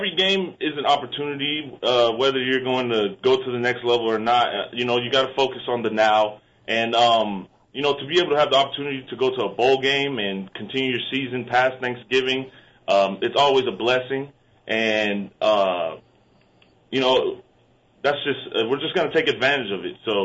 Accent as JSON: {"language": "English", "region": "South Carolina", "country": "United States", "tie": "born or raised there", "said": "It's a big difference, big change from where I grew up in South Carolina."}